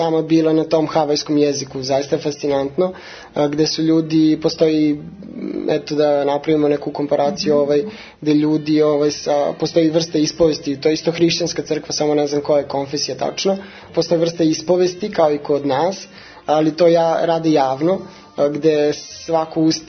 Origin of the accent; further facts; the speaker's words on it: Serbia; Da, ljudi, ja kao neki Srbin, jel?